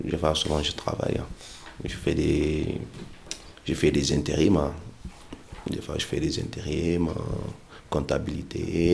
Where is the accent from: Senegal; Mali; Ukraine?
Senegal; quand j'étais petit au Sénégal, tout le monde va à l'école comme vous tous.